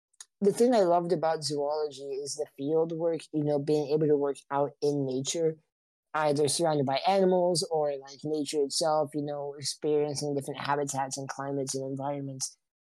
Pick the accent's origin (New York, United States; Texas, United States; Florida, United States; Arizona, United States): Texas, United States; also born or lived in Boston, Massachusetts / Norway / England / Puerto Rico; Yeah, I was raised in Texas, I was raised in Norway, England, and Puerto Rico, so.